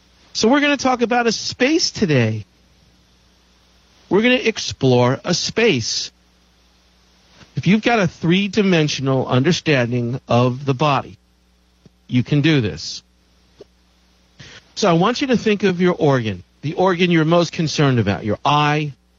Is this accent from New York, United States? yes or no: yes; New York, United States; Boy, growing up in New York, could I tell you stories about the East River